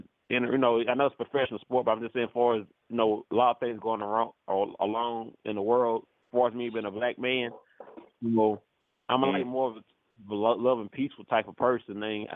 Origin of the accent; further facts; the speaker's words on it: Texas, United States; Yes, I'm from Texas.